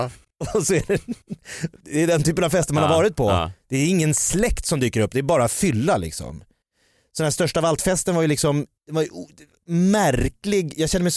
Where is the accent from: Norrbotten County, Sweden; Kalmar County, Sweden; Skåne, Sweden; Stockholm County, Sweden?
Stockholm County, Sweden; Jakobsberg; Jag är från Jakobsberg.